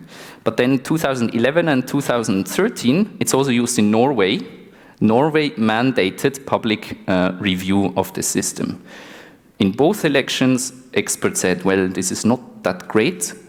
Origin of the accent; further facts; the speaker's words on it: Switzerland; English is a second language; Sorry, it's always Switzerland, but I'm from Switzerland.